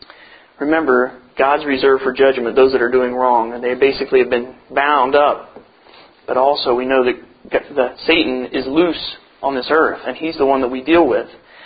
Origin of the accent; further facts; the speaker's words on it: Vandalia, United States; growing up in Vandalia, we had an airport right beside us